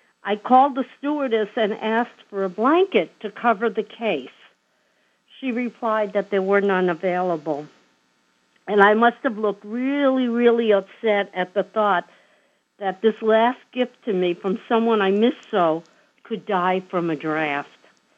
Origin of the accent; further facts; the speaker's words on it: New York City, New York, United States; born there; also born or lived in Long Island; I was a New Yorker. I was born in New York City. I lived on Long Island for 32 years of my marriage, and here I was going to a new state, a new place, all alone.